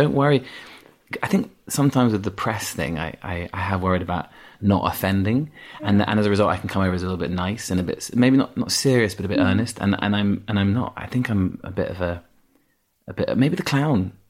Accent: Yorkshire and the Humber, United Kingdom; accent: Yorkshire; The accent's there, yeah. I had an accent. I had a strong Yorkshire accent until I was about 11, 12, yeah.

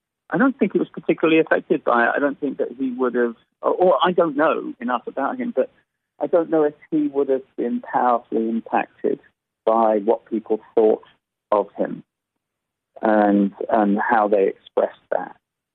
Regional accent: London, United Kingdom; So a city, maybe that's because I come from London, and I'm drawn to that.

